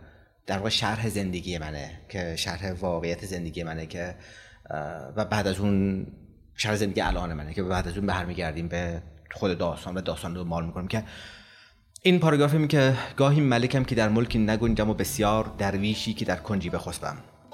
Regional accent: Mashhad, Razavi Khorasan, Iran; 44 سالمه و فارغ التحصیل مکانیک سیاراتم. متولد مشهدم، مشهد بزرگ شدم توی یه خانواده متوسط اجتماعی

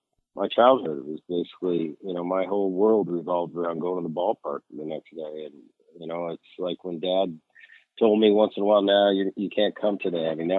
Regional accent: New Jersey, United States; No, I grew up in Jersey, actually.

